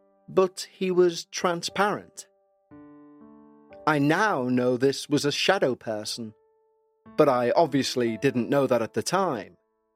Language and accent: English; London, United Kingdom; I'm a woman now in my late 40s, and I was born and raised in London in the UK. But my parents migrated from southern India.